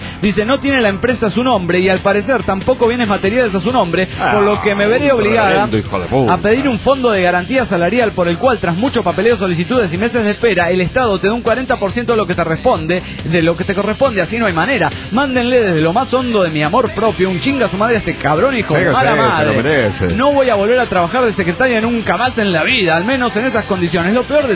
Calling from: Intendente Alvear, La Pampa, Argentina; de Intendente Alvear, Argentina.

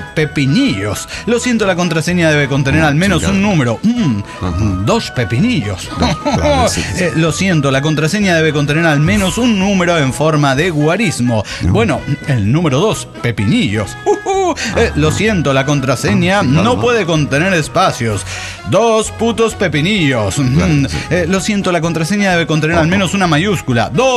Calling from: Buenos Aires, Argentina; de Buenos Aires, Argentina.

